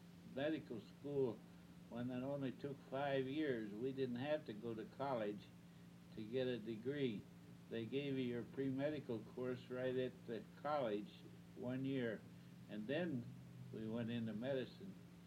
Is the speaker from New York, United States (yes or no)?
no; Pennsylvania, United States; now in Youngstown, United States; because I was originally from Pennsylvania, and that's where I had hoped to go back and practice.